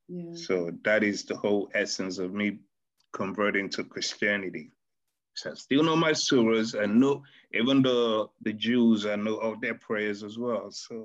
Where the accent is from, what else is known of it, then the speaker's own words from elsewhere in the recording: Pepel, Northern Province, Sierra Leone; I grew up in West Africa, Sierra Leone. I was born in a little village called Pepel. Mm. And majority of the people that were there are Muslims.